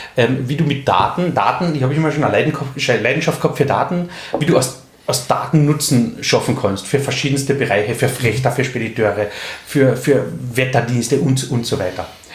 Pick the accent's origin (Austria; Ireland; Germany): Austria; Köstenberg, Carinthia; Ich bin 39 Jahre alt, gebürtiger Kärntner, komme aus Köstenberg, wenn das wer kennt, wunderschöne Gegend, die Kärnten.